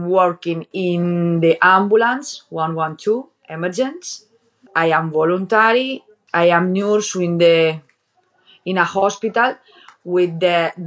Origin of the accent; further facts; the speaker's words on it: Ivano-Frankivsk, Ivano-Frankivsk Oblast, Ukraine; born there; English is a second language; I was born in Ivano-Frankivsk, in the little town. In the mountain, in the Carpathian mountain.